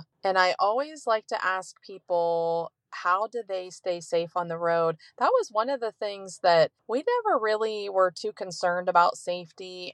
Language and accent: English; Ohio, United States; We are from Northeast Ohio, like an hour from Cleveland, an hour from Pittsburgh, Pennsylvania. So right there.